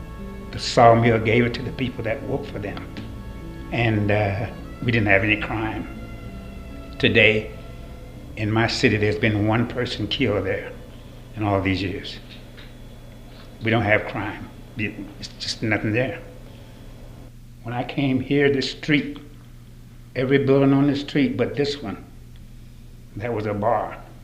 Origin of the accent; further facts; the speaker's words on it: Reddenburg, Alabama, United States; A sawmill town called Reddenburg, Alabama, 1937. When I tell people I'm from Alabama, they go, wow, must have been horrible.